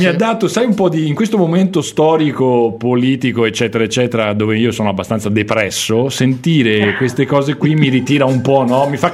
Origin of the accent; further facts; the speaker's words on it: Tuscany, Italy; e io sai che sono toscano, quindi sono anche polemico.